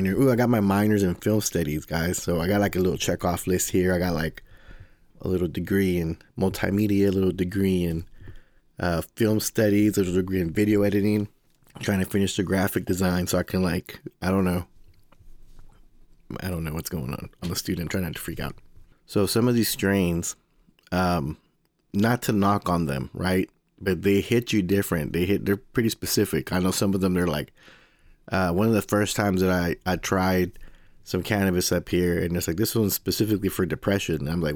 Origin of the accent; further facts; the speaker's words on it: Houston, Texas, United States; I'm from Houston, Texas, where cannabis is illegal.